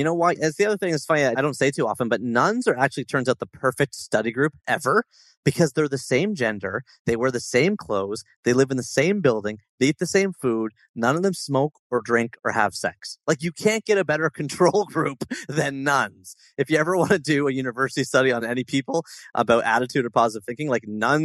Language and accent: English; Toronto, Ontario, Canada; a restaurant here in my hometown of Toronto